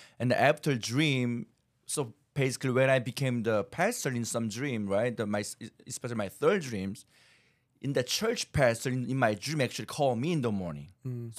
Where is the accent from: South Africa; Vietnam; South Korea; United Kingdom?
South Korea; English is a second language; moved away as an adult; now in United States; I'm from South Korea.